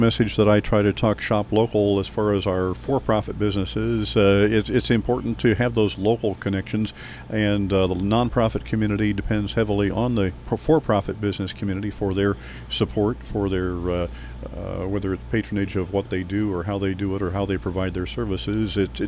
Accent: Illinois, United States; Of course, I grew up in Illinois, where detasseling corn in the hot months of July and August was done too.

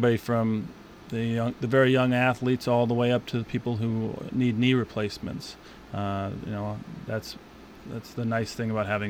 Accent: California, United States; I grew up in California.

